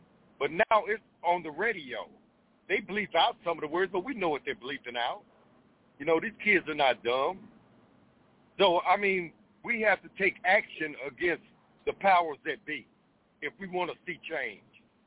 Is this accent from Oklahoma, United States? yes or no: yes; Tulsa, Oklahoma, United States; I could think back to when I was a child, growing up in Tulsa, Oklahoma.